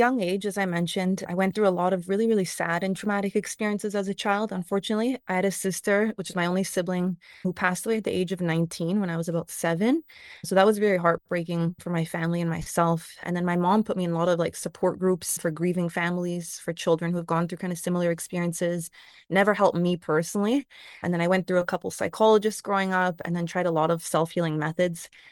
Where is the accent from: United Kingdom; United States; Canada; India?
Canada; Toronto, Ontario; I'm born and raised in Toronto.